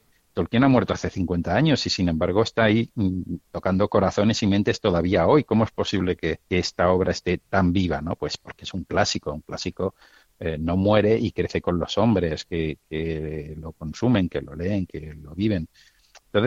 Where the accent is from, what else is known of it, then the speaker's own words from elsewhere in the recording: Barcelona, Catalonia, Spain; now in Madrid, Spain; vine a Madrid porque hice unos artículos sobre Tolkien y la fe. Y yo soy de Barcelona.